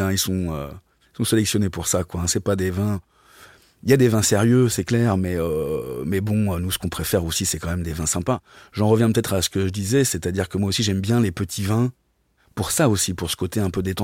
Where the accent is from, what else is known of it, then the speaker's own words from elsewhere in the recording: Paris, Île-de-France, France; moi je suis à Gare de l'Est, et j'ai grandi à Gare du Nord